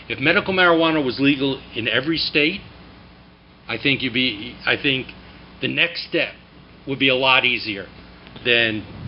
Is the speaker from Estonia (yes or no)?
no; New Hampshire, United States; oh, come on, I'm from New Hampshire. They're South. They're south of me.